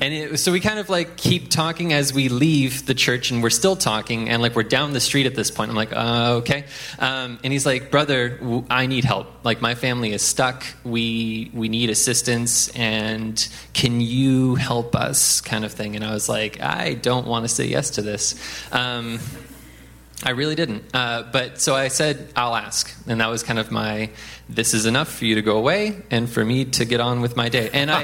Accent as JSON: {"language": "English", "country": "Canada", "said": "I'm like, I'm from Canada."}